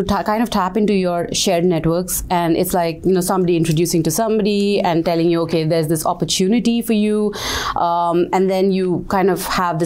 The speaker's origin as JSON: {"language": "English", "town": "Bangalore", "region": "Karnataka", "country": "India", "moved": "yes", "lives_now": "United States", "said": "I'm a product manager at World Education Services. I'm originally from India, Bangalore, and I've been living here in the US for over 10 years now."}